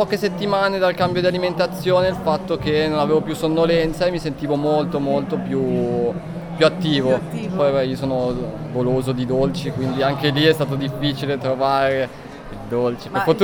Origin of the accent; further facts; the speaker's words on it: Parabiago, Lombardy, Italy; Io di Parabiago, in provincia di Milano.